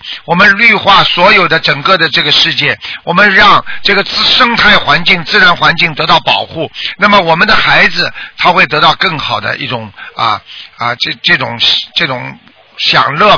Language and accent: Chinese; China; 我们中国人有一句话说，前人栽树后人乘凉